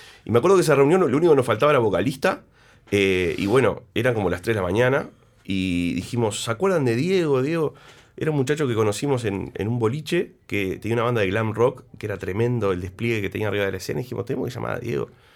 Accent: Uruguay; Y como todo uruguayo tenemos familia

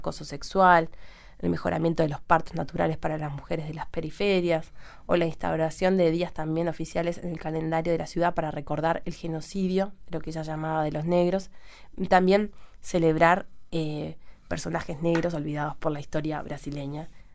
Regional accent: Uruguay; capaz que como uruguaya y teniendo otro sistema, ¿no?

